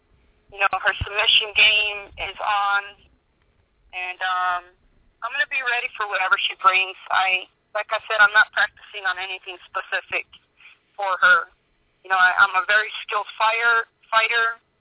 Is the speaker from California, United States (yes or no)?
yes; California, United States; I have family in California. I grew up in California